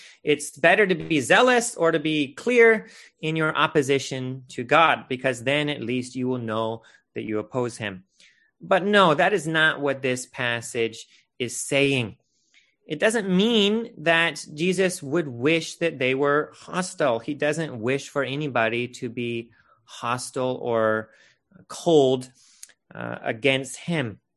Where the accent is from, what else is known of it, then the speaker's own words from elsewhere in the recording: United States; At least as an American, we often drink ice in our water